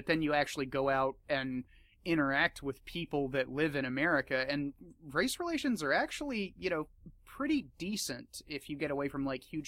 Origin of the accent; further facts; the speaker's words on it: South Carolina, United States; after that shooting that went down in South Carolina, my home state, in Charleston